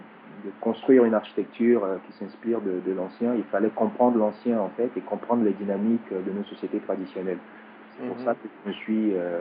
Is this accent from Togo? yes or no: yes; Togo; je suis togolais.